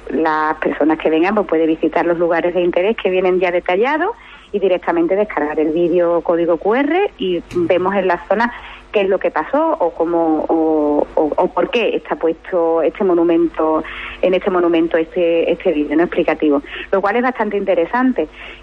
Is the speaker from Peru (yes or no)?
no; Sanlúcar de Barrameda, Andalusia, Spain; Encantada de hablar de mi tierra, de mi localidad, porque además, como tú bien has dicho, yo soy una enamorada de mi tierra. Y que te espero y os espero aquí por Sanlúcar.